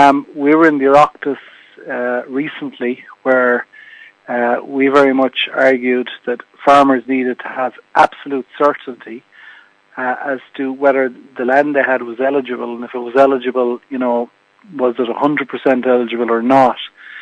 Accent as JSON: {"language": "English", "region": "Munster", "country": "Ireland", "said": "I suppose I come from County Clare, so I suppose in common with Donegal, we're on the west coast, but we're a little bit closer to the equator."}